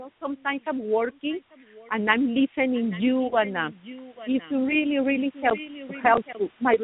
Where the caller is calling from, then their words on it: San Jose, California, United States; I'm calling from San Jose, San Francisco, California.